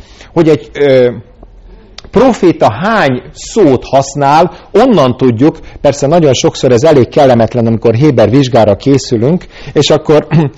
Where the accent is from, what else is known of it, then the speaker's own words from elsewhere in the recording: Budapest, Hungary; amikor én is annak idején lekerültem Miskolcra, Budapesten nevelkedtem föl